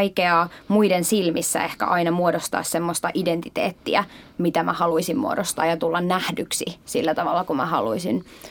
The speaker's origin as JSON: {"language": "Finnish", "town": "Turku", "region": "Southwest Finland", "country": "Finland", "said": "mä oon kotoisin Turusta, Suomesta"}